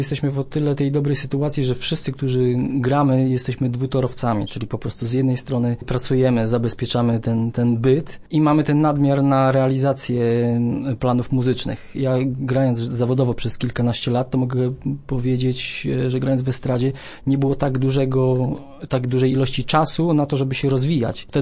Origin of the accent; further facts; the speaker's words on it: Głogów, Lower Silesian Voivodeship, Poland; Poza tym lubimy też Warszawę, natomiast jesteśmy z Głogowa.